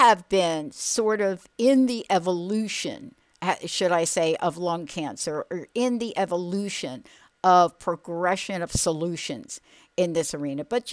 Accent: New York, United States; I'm a girl from New York

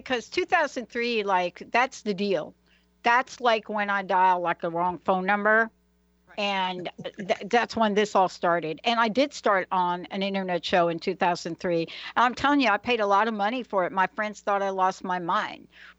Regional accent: Bronx, New York, United States; You know, look, I'm a girl from the Bronx.

